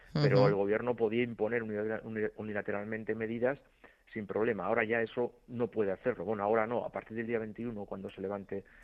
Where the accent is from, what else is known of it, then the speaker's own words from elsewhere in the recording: Galicia, Spain; born there; yo soy gallego de nacimiento